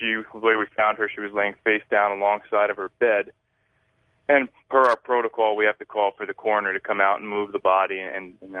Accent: San Diego, California, United States; I'm from San Diego, California.

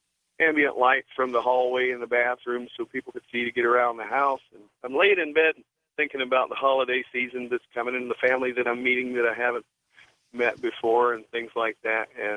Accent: St. Augustine, Florida, United States; I was in central Florida, south of my hometown of St. Augustine. And being from a native family there for many years, I'm a Menorcan, and we've kind of study our history and know who we all are

